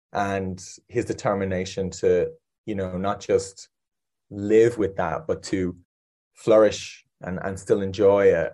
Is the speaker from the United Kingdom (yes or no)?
no; Ireland